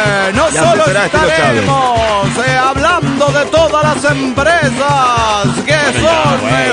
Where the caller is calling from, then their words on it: Yokohama, Kanagawa, Japan; Yokohama, Japón